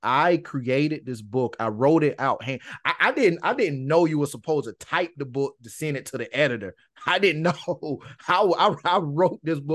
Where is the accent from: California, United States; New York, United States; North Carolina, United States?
North Carolina, United States; But growing up in Anson County, it still afforded me time to be a child.